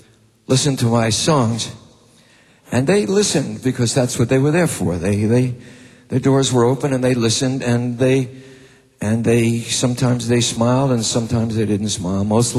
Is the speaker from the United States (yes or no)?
yes; Brooklyn, New York, United States; I'm a kid from Brooklyn, New York. I never thought I'd get out of Brooklyn. I'm very provincial. I didn't get out of Brooklyn until I went to see a Broadway show when I was 16 years old.